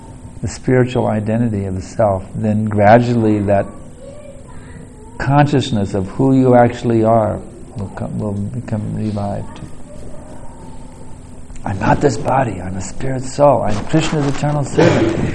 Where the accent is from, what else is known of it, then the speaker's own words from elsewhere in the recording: United States; When I was growing up in America, I was seeing everyone around me appear to be happy.